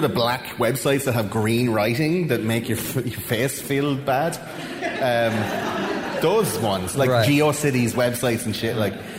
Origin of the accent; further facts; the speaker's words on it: Leinster, Ireland; accent: Wexford; like my Wexford accent.